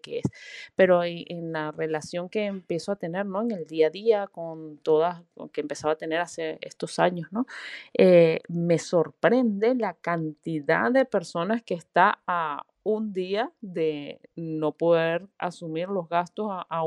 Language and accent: Spanish; Venezuela; como venezolana viví en Venezuela tuvimos varios episodios